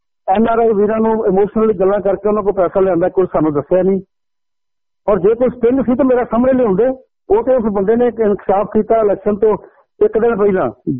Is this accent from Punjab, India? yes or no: yes; Gurdaspur, Punjab, India; ਮੈਂ ਗੁਰਦਾਸਪੁਰ ਤੋਂ ਇੰਡੀਪੈਂਡੈਂਟ ਜਿੱਤਿਆ ਸੀ ਆਪਣੇ ਜ਼ਿਲ੍ਹੇ ਤੋਂ